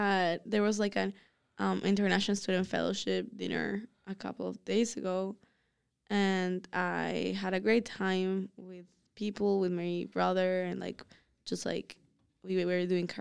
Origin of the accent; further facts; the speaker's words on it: Bolivia; I'm from Bolivia.